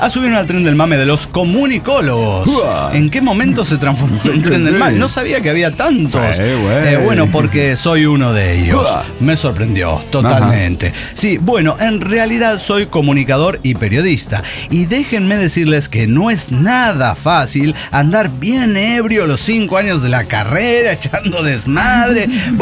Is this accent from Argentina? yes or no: no; Mexico; moved away as an adult; Salí de México por motivos de trabajo.